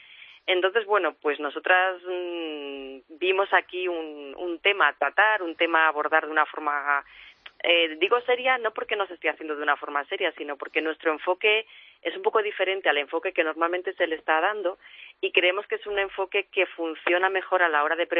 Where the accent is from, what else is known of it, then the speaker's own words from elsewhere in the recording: Spain; mi compañera es argentina y yo soy española